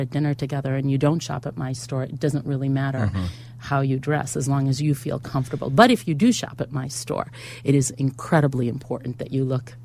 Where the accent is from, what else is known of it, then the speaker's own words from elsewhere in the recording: Israel; English is a second language; moved away; I'm from Israel, born and raised. I came to this country, barely spoke the language